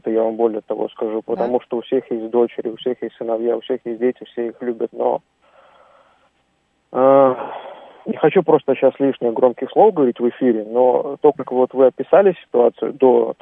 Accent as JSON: {"language": "Russian", "region": "Dagestan", "country": "Russia", "tie": "born or raised there", "said": "Я родом из Дагестана, первый роддом, улица Эрчи Казака"}